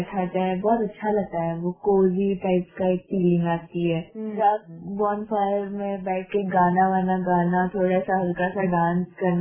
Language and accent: Hindi; Bilaspur, Chhattisgarh, India; also born or lived in Jharkhand; मैं तो देखा जाए तो नेटिव मेरा झारखंड से है और मम्मा पापा यहाँ जॉब पे हैं, तो यहाँ पर भी घर है